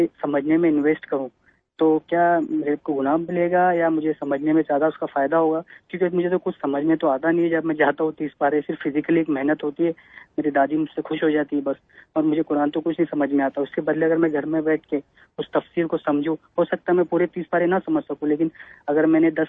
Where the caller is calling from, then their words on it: Mumbai, Maharashtra, India; میں ممبئی سے ہوں۔